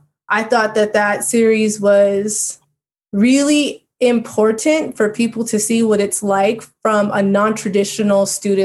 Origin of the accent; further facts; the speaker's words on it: California, United States; Yeah, so I grew up in the San Gabriel Valley, which is, it's like I want to say more than 30 incorporated and unincorporated cities east of the city of Los Angeles.